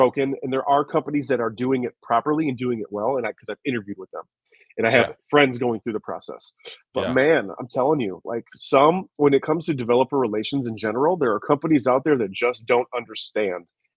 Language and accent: English; Detroit, Michigan, United States; like I'm from Michigan, you know, half of my childhood, I grew up in the city of Detroit.